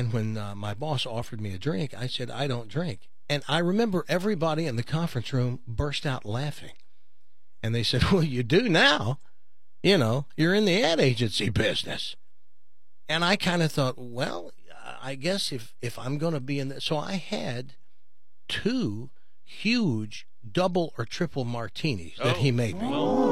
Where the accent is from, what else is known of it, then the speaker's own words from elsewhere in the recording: Tennessee, United States; I'm a hick from Tennessee, no alcohol, never did drink, wasn't allowed to have a beer